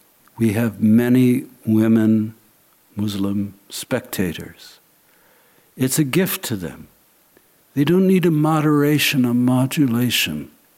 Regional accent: United States; I'm very naive. I'm American.

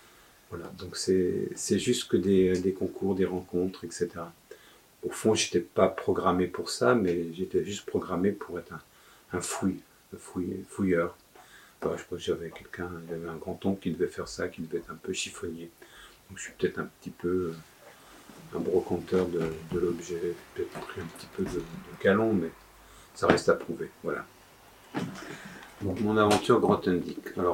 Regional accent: Autun, Bourgogne-Franche-Comté, France; parce que je suis originaire d'Autun

